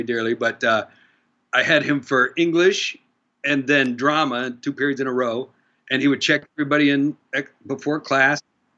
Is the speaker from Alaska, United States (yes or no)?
no; Ohio, United States; I'm originally from Ohio. Where I lived in Ohio, the high school didn't have a theater.